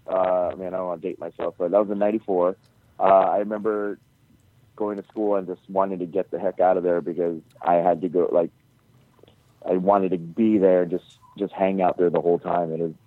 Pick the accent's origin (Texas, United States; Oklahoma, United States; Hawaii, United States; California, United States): Hawaii, United States; also born or lived in Guam; No, I grew up in Hawaii.